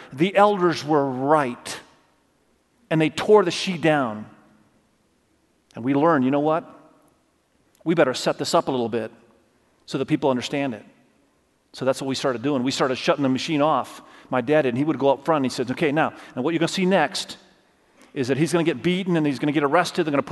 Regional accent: Indonesia; We lived in Indonesia. Many of you know I grew up in Indonesia. My parents were global staff in Indonesia.

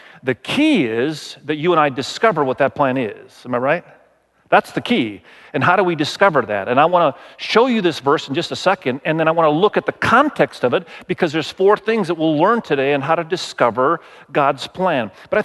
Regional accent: Indonesia; we grew up in Malaysia, or Indonesia rather, and my wife in Cambodia. So we grew up in Asia. We love Asian culture. We love Asian food.

